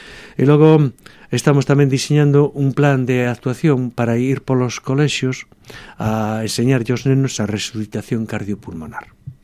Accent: Sillobre, Galicia, Spain; e os que somos de Sillobre son os dous ríos de Sillobre

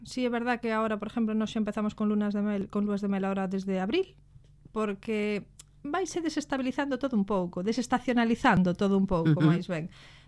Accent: Magalofes, Galicia, Spain; Sí, son de Magalofes de toda a vida.

